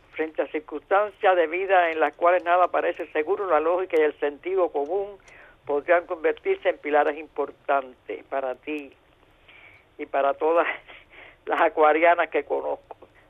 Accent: Camagüey, Cuba; estoy de Camagüey. Si tú quieres, soy camagüeyana.

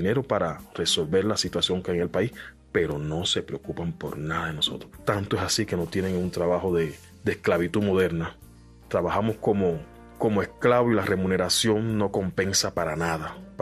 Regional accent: Santiago de Cuba, Cuba; Soy de Santiago de Cuba, profesión estomatólogo.

